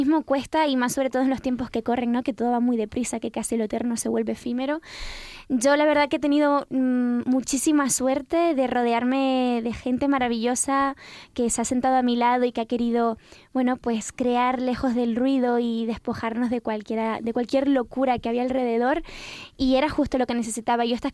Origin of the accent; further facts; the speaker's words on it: Gáldar, Canary Islands, Spain; Galdar, al norte de Gran Canaria.